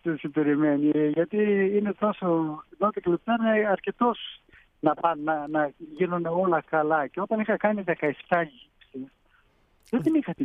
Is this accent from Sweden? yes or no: yes; Sweden; Κοίταξε, εγώ μεγάλωσα και δύο γονείς μου ήταν, ας γεννήθηκα στη Σουηδία και δύο γονείς μου ήταν Έλληνες.